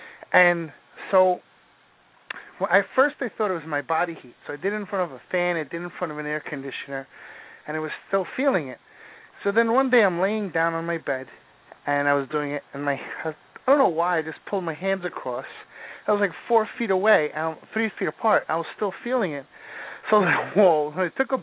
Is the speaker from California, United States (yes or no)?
no; Long Island, New York, United States; I don't know where you are, but I'm from Long Island